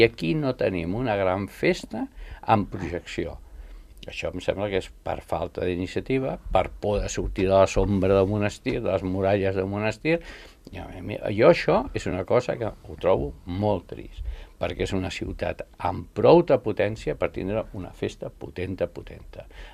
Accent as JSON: {"language": "Catalan", "town": "El Masnou", "region": "Catalonia", "country": "Spain", "tie": "born or raised there", "said": "jo recordo el meu poble on jo he nascut, a Masnou"}